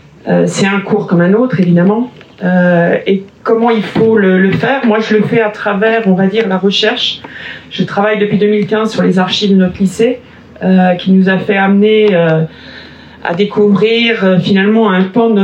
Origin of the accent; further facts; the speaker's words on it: Grand Est, France; moi, je viens d'Alsace, du Bas-Rhin, du lycée Adrien Zeller à Bouxwiller, où il y avait une forte communauté juive dans différentes communes.